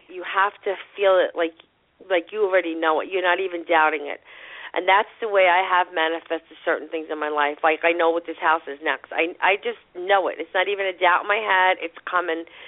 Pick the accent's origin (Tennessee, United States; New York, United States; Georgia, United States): New York, United States; Brooklyn; So I headed back to where I was born and raised in Brooklyn, and I went to this place that sells these dogs